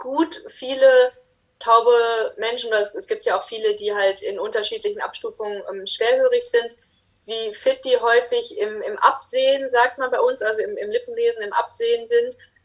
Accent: Düsseldorf, North Rhine-Westphalia, Germany; ich bin ja in Düsseldorf groß geworden und hatte da dann auch, weil ich da angefangen habe, Gebärdensprache zu lernen, auch einige so Düsseldorfer Gebärden da noch drauf

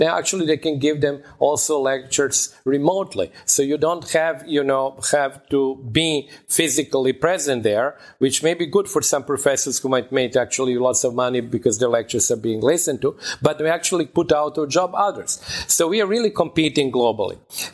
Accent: Serbia; I'm from former Yugoslavia, I'm from Serbia.

